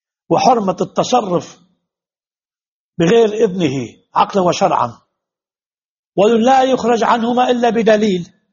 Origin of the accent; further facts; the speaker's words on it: Lebanon; أما في مثل هذه الأيام لا، ولا سيما عندنا في لبنان مثلا وبعض البلدان